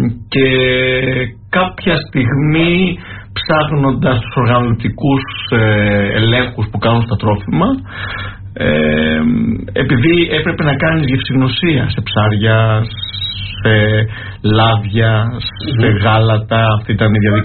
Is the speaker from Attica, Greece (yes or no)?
yes; Athens, Attica, Greece; born there; Στην Αθήνα γεννήθηκα, αν και η καταγωγή μου είναι από την Πελοπόννησο, από την Κυπαρισία της Μεσσηνίας. Το λέω συνέχεια γιατί και οι δύο γονείς μου έρχονται από εκεί